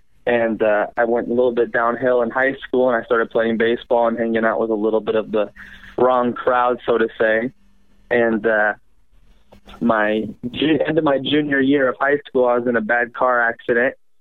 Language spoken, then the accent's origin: English; Boca Raton, Florida, United States; I'm from Boca Raton, Florida. I'm 20 years old.